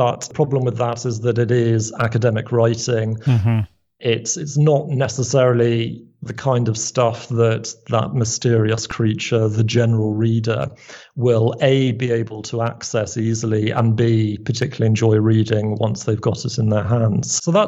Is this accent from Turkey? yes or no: no; London, United Kingdom; Yeah, I grew up in London. My dad is from Belfast. And my mom is a Scot. We don't have any Welsh ancestry in the family